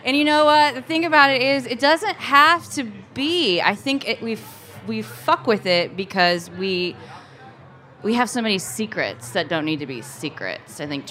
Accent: Missouri, United States; Where I grew up in Missouri, it was an anomaly to see one of my friends go back and take over his family farm

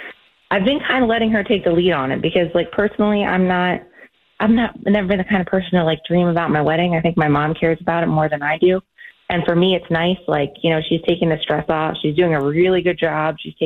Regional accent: United States; I'm American, but my fiancé is Pakistani, and we're doing a Pakistani ceremony.

